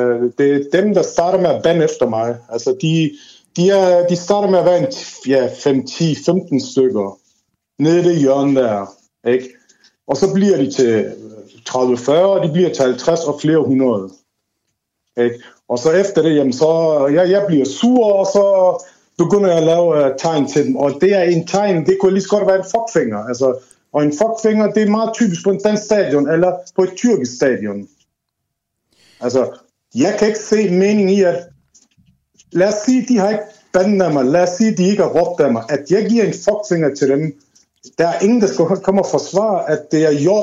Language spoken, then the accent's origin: Danish; Aarhus, Central Denmark Region, Denmark; born there; now in Odense, Denmark; Det ene, det er AGF, fordi jeg er født i Aarhus, og så følger jeg med OB, fordi jeg bor i Odense